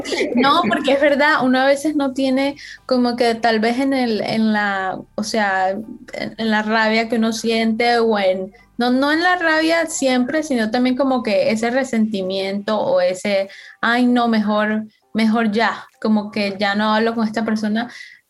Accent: Colombia; yo soy de Colombia

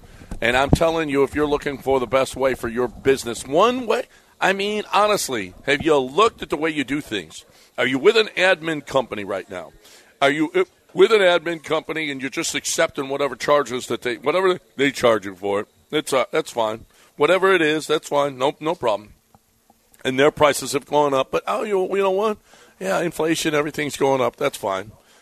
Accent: Georgia, United States; I'm from Georgia.

